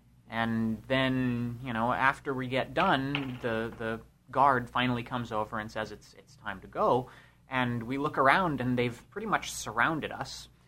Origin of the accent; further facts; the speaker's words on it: California, United States; And everybody else speaks English, of course, you know, because we're from California.